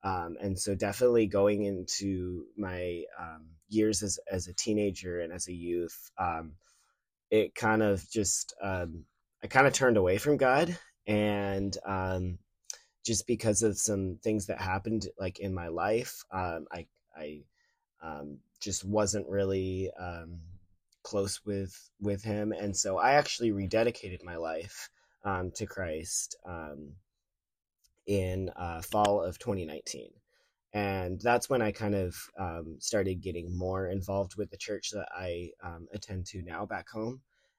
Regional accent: Yucaipa, California, United States; I am a sophomore biblical studies major with a Christian ministries minor. I'm from SoCal. I'm from a small town of Yucaipa. And I've lived here in SoCal my entire life

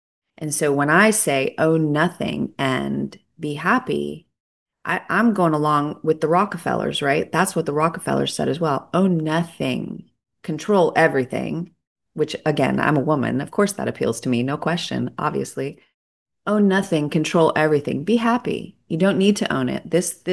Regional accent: South Dakota, United States; I was raised in South Dakota on a 3,000-acre ranch where there were more cattle than people.

